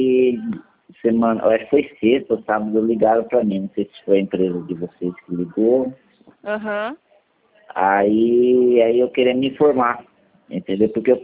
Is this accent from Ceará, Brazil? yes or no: no; Castilho, São Paulo, Brazil; Castilho.